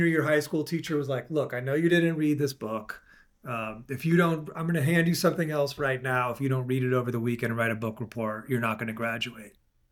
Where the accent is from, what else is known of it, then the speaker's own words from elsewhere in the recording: California, United States; Because, like, you know, I grew up in the East Bay of California.